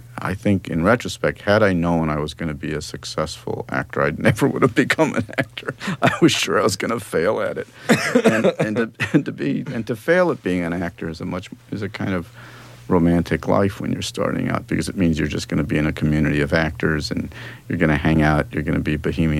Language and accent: English; Los Angeles, California, United States; And I grew up in Los Angeles, studying a lot every day, and winding up at the enrolled at the Los Angeles Conservatory of Music